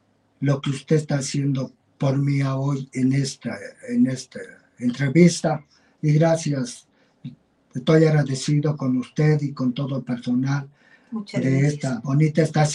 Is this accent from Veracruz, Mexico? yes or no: no; Xicoténcal, Tlaxcala, Mexico; born there; Yo soy nacido allá en Xicoténcal, uno.